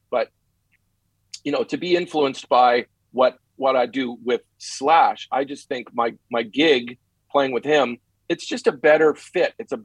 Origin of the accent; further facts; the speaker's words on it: Canada; growing up in Canada